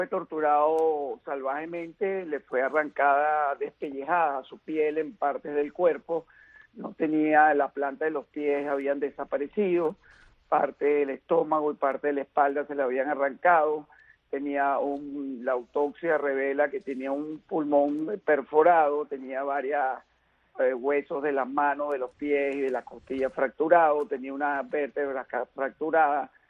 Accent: Venezuela; now in United States; siendo yo venezolano, ciudadano norteamericano

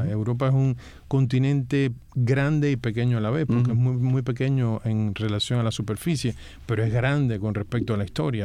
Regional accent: Cuba; now in France; mi niñez y mi adolescencia. Pues fue muy rica en cuanto a todo lo que pude almacenar como experiencia cubana, ¿no?

